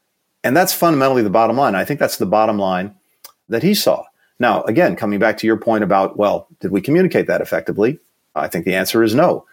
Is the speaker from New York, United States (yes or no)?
yes; New York, United States; I have to say I'm originally from New York, so I'm really a Knicks fan.